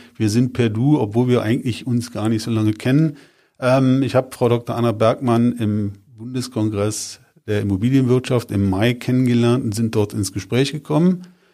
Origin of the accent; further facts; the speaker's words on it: Brüggen, North Rhine-Westphalia, Germany; ich bin aus Brüggen